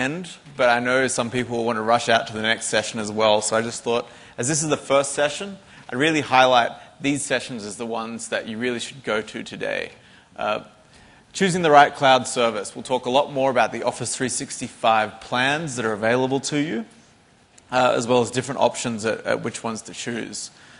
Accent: Australia; now in Seattle, United States; So I'm based out of Seattle, Washington, in the United States. I'm originally from Australia

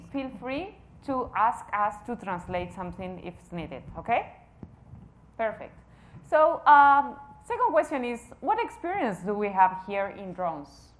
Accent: Argentina; now in Japan; I work in Japan, in Microsoft Japan currently. I'm originally from Argentina, and I've been in Microsoft headquarters during the previous years as well.

